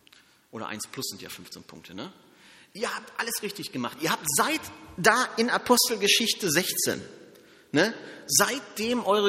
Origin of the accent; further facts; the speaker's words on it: Germany; Und natürlich bin ich Deutscher und ich bin auch Perfektionist.